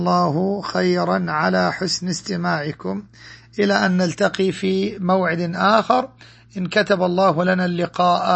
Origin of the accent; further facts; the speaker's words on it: Egypt; وأن يحفظ بلادنا مصر من كل مكروه وسوء